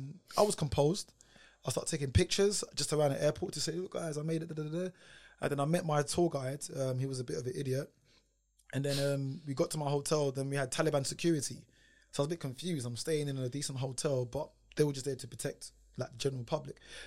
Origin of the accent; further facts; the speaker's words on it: Newham, London, United Kingdom; I grew up in Newham. Newham's one of the most diverse boroughs in the UK.